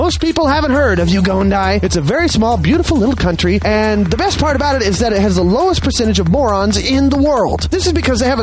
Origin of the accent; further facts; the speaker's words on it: Australia; now in Canada; I am an Australian, and I've recently moved to Canada.